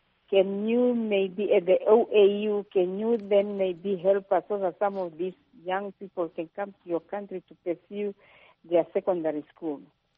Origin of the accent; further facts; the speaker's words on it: Namibia; I said, I'm from Namibia.